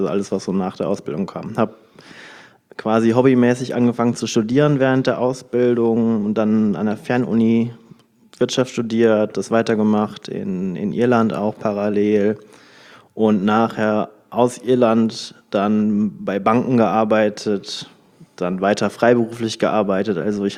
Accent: North Rhine-Westphalia, Germany; now in Düsseldorf, Germany; Also ich komme aus einem ganz, ganz kleinen Kuhdorf am linken Niederrhein. Aus Pferd. Und mittlerweile hat es mich in die große, weite Welt getrieben. 40 Kilometer weiter nach Düsseldorf.

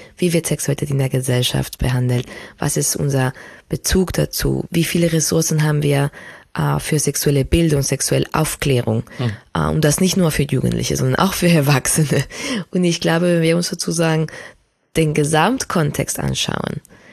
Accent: Spain; Genau, ich bin ja in Spanien aufgewachsen, was 87 ein ziemlich konservatives Land noch war.

